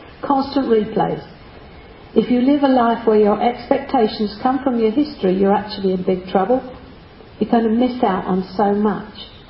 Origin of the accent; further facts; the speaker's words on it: United Kingdom; After all, we are British. Stiff upper lip and all that.